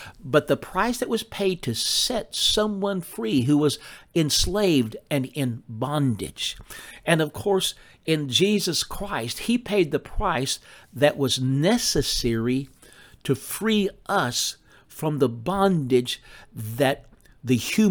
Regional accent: Texas, United States; born there; according to my physical birth, when I was born in Northwest Texas, 1947.

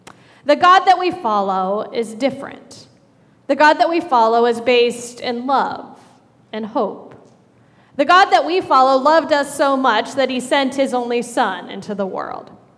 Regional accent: Strongsville, Ohio, United States; And I said, "Yeah, I'm from Strongsville."

